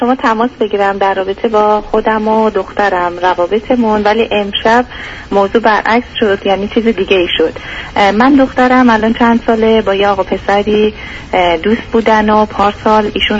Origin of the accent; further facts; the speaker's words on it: Iran; moved away as an adult; also born or lived in Turkey; now in Canada; من الان 6 سال کانادا هستم، ولی قبل از اون ترکیه زندگی میکردم، یعنی در واقع همون 9 سال من خارج از ایران هستم.